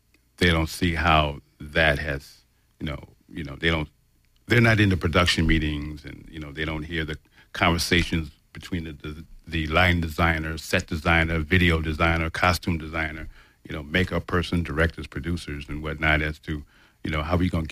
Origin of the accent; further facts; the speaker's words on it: Connecticut, United States; Well, growing up, I grew up in Connecticut